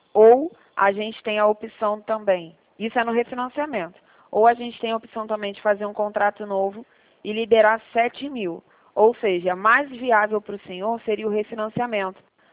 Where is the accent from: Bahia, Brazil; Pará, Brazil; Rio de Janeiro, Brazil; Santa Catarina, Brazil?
Rio de Janeiro, Brazil; Eu sou do Rio, tá? A gente trabalha aqui na 28 de setembro, em Vila Isabel.